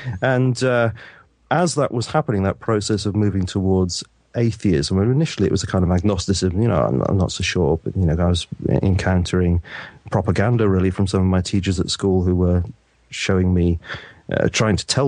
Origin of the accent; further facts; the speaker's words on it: United Kingdom; here in the UK, and I had a very normal kind of upbringing, I suppose, really.